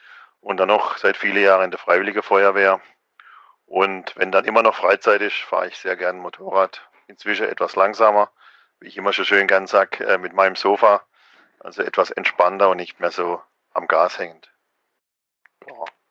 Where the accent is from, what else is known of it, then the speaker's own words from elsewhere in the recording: Freiburg, Baden-Württemberg, Germany; bei uns in Freiburg